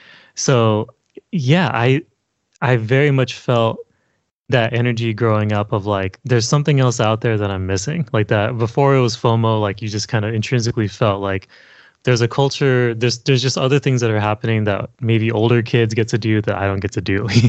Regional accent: California, United States; she grew up near where I grew up in the San Gabriel Valley in the neighborhood of Bassett within La Puente. Shout out to La Puente and El Monte.

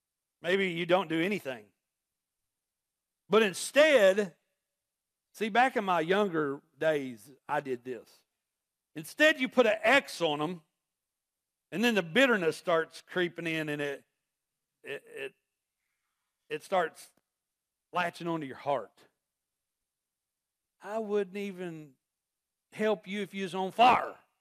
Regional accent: Oklahoma, United States; I mean, I am from Oklahoma. We do talk a little bit.

